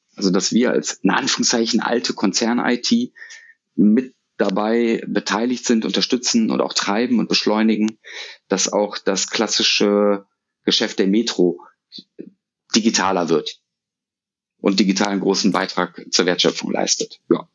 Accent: Düsseldorf, North Rhine-Westphalia, Germany; born or raised there

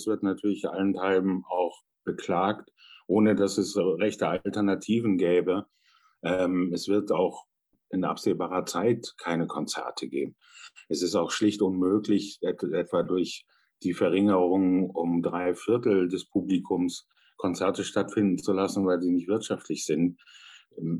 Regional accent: Hamburg, Germany; born there; geboren in Hamburg vor 50 Jahren

